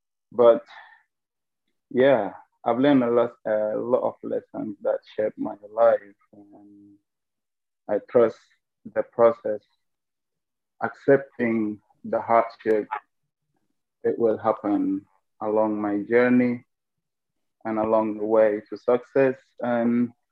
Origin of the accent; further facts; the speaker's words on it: Sudan; English is a second language; also born or lived in Greece; now in Edinburgh, United Kingdom; I'm a refugee from Sudan based in Edinburgh. I left Sudan 2011. I came through a long journey, made it to Turkey to Greece. I lived in Greece for a couple of years.